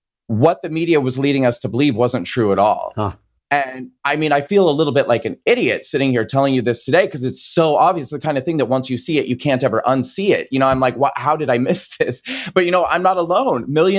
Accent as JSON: {"language": "English", "region": "Nebraska", "country": "United States", "tie": "born or raised there", "said": "you know, I grew up in Nebraska, and I was just like, why did you people vote for him?"}